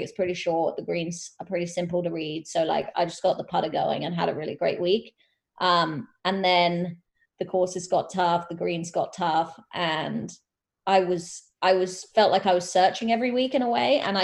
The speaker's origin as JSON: {"language": "English", "region": "England", "country": "United Kingdom", "said": "we're both English"}